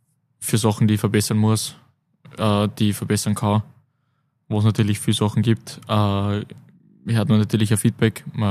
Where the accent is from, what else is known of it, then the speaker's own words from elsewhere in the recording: Linz, Upper Austria, Austria; also born or lived in Wels; ich bin ein Linzer. Aber trotzdem im Herzen ein Wölser.